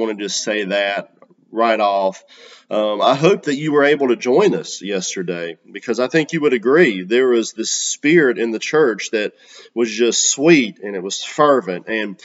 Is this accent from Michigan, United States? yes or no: no; Charlotte, North Carolina, United States; I am from Charlotte, North Carolina, originally, and I do believe Charlotte is the South, y'all.